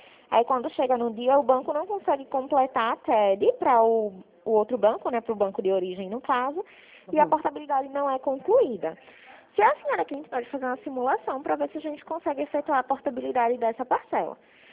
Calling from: Recife, Pernambuco, Brazil; De Recife.

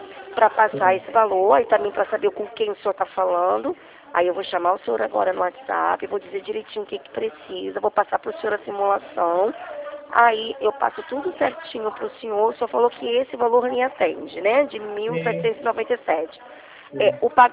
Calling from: Rio de Janeiro, Brazil; eu sou aqui da Presidente Vargas do Centro do Rio de Janeiro

